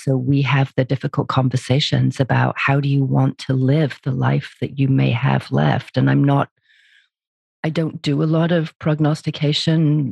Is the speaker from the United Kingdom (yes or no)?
yes; North West England, United Kingdom; also born or lived in London / Istanbul, Turkey; I have an accent and I'm originally from England. I'm a beautiful small town up in the northwest of England called the Lake District.